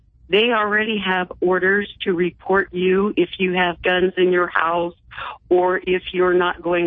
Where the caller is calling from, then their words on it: Colorado, United States; I am calling from Southern Colorado.